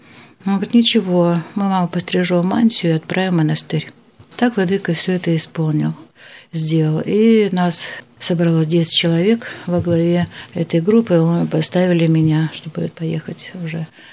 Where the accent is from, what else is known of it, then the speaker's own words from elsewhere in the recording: Almaty, Kazakhstan; я была, воспитывалась в Алма-Ате